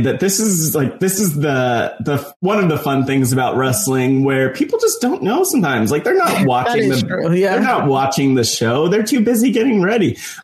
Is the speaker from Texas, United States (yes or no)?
no; New Jersey, United States; growing up in North Jersey indie wrestling scene